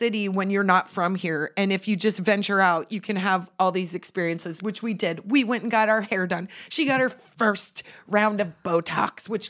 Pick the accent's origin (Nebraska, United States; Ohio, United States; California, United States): Nebraska, United States; Central City; We grew up together in Central City, Nebraska.